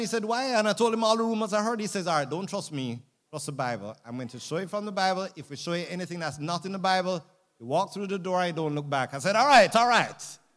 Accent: Montego Bay, Saint James Parish, Jamaica; carry the gospel back to where I grew up in Montego Bay.

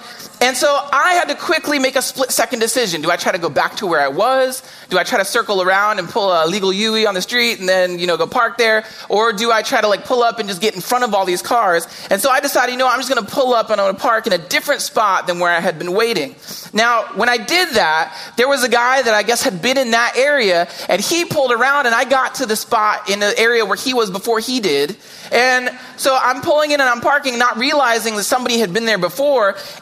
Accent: New Jersey, United States; I moved here from New Jersey, and so I didn't even really want to do this.

